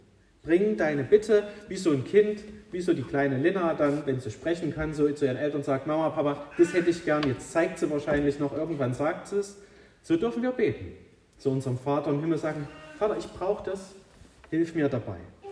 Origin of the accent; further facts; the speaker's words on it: Dittersdorf, Germany; Ich komme ja aus Dittersdorf